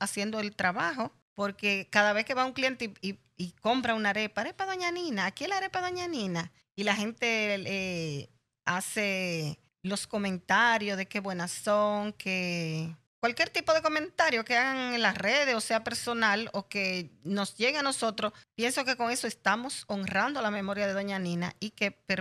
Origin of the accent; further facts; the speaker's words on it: Cotuí, Sánchez Ramírez, Dominican Republic; allá en mi pueblo Cotuí.